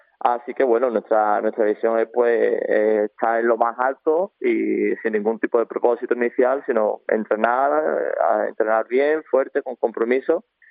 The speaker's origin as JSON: {"language": "Spanish", "town": "Osuna", "region": "Andalusia", "country": "Spain", "said": "Somos de aquí de Osuna"}